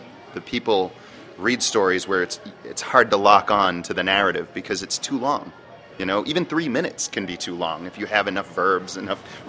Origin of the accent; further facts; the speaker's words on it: Dover, New Hampshire, United States; I'm from Dover, New Hampshire.